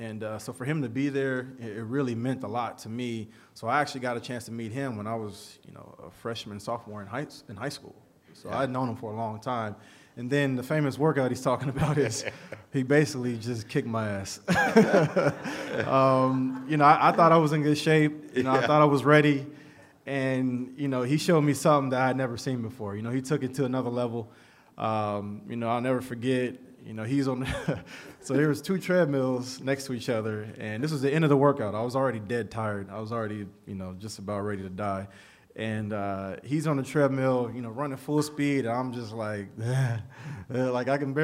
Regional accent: San Diego, California, United States; So I grew up in San Diego, and born and raised

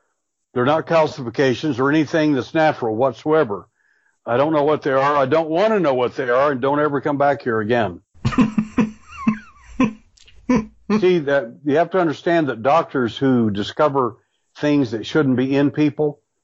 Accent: Texas, United States; born there; I was born at night, but it wasn't last night, and I was born in Texas.

